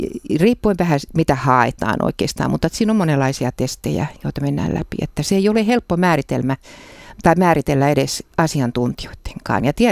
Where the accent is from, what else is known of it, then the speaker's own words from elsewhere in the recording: Ostrobothnia, Finland; kun mä oon itse Pohjanmaalta